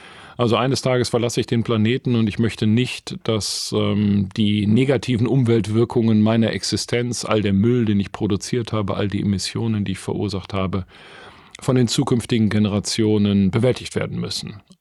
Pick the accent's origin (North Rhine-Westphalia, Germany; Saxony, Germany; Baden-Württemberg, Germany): North Rhine-Westphalia, Germany; Essen; born there; Ich bin 1968 im Essener Norden geboren, tatsächlich in einem Bergarbeitermilieu.